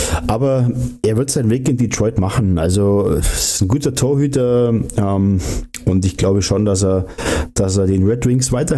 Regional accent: Bavaria, Germany; born there; ich bin ja gebürtiger Allgäuer, wo ich echt super stolz drauf bin.

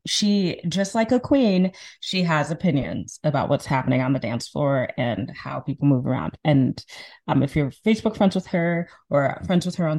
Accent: Zambia; So I'm from Zambia, as you know. Zambia is in the southern part of Africa.

